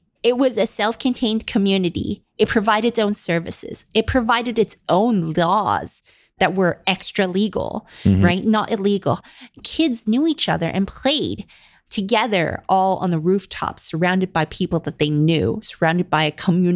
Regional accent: Hong Kong; I was born in Hong Kong. I was raised partly in Hong Kong. I grew up with all the classist, racist, like internalized racism that Hong Kongers have.

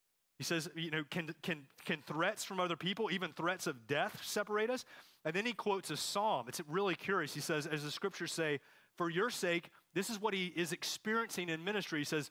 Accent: Charlotte, North Carolina, United States; I grew up here in Charlotte

